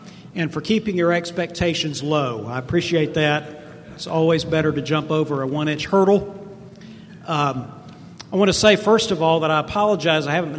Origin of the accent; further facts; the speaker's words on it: Charlotte, North Carolina, United States; I want to admit to a bias that I'm from Charlotte. This is where I'm from. Is anybody else from here? So welcome to my hometown.